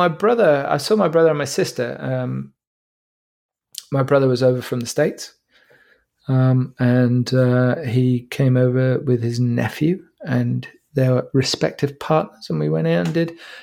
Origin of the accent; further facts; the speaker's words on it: England, United Kingdom; But, you know, I'm English.